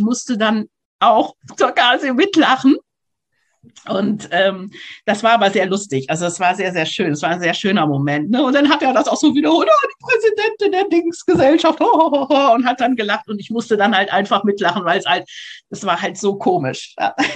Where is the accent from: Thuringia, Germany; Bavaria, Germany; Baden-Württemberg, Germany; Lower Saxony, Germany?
Lower Saxony, Germany; Isernhagen